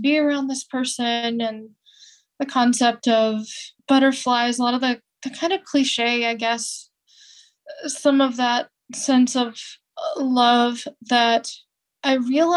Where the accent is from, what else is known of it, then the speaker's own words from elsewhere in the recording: California, United States; Like, I had relatives that would campaign against gay marriage where I grew up in California.